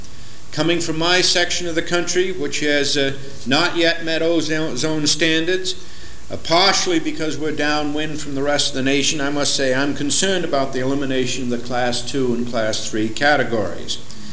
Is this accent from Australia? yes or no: no; United States; Also, just speaking as an American, it seems to me it raises the level of dirty air in the country